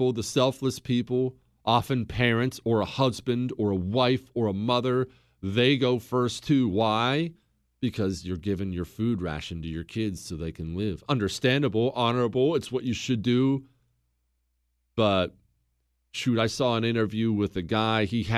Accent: Montana, United States; I grew up in Montana. I know about this.

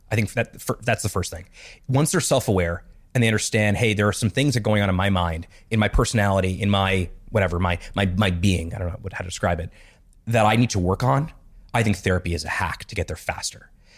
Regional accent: Montreal, Quebec, Canada; when I was 13 years old, I grew up in Montreal.

